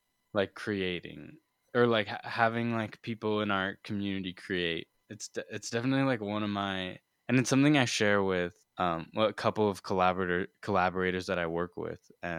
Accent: India; she's from Malaysia and I'm from India

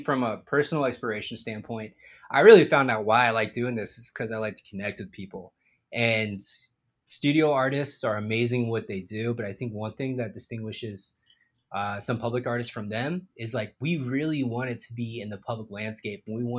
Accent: Phoenix, Arizona, United States; I'm from Phoenix, and I grew up making so much fun of Tucson.

